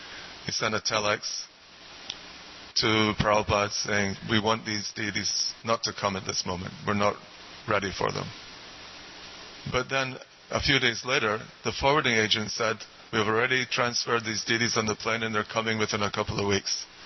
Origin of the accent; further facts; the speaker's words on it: Scotland, United Kingdom; Being Scottish, obviously, I wanted to get a good deal.